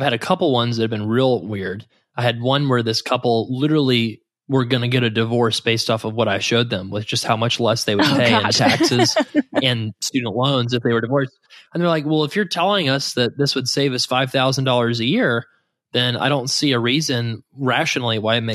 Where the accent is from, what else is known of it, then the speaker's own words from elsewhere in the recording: the South, United States; Just kidding, putting it the way they might have where I grew up in the South.